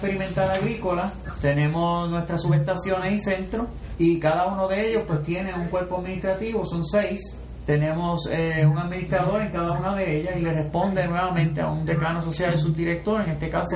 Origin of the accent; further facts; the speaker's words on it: Puerto Rico; vienen a Puerto Rico y adelantan los ciclos de siembra, porque en nuestro país, pues gracias a nuestra temperatura y clima